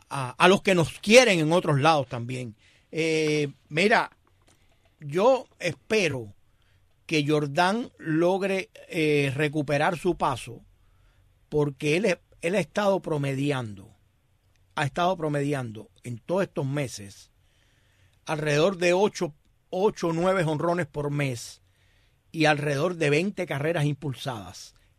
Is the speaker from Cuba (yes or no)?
yes; Cuba; y nosotros nos llena de orgullo, claro, como cubanos.